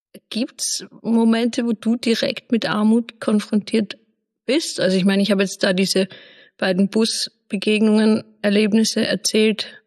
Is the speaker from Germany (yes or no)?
no; Vienna, Austria; also jetzt auch im Vergleich zu meiner Heimatstadt Wien oder zu Berlin